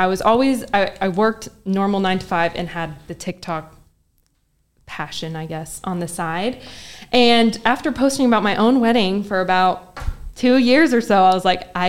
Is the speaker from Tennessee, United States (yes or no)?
yes; Memphis, Tennessee, United States; And then Cameron grew up in Chattanooga and I'm from Memphis.